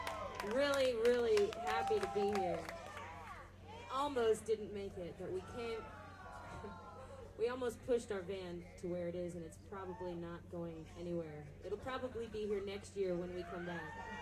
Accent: Fayetteville, Arkansas, United States; We're from Fayetteville, Arkansas.

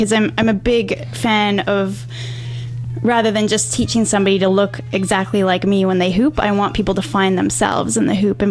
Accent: West Coast, United States; And I mean, we're from the West Coast, and that's huge.

